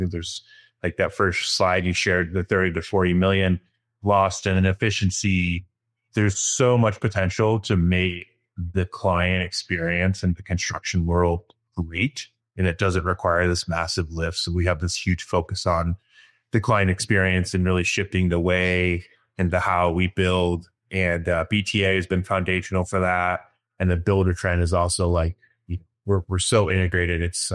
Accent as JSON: {"language": "English", "region": "Michigan", "country": "United States", "said": "Yeah. I'm from Michigan."}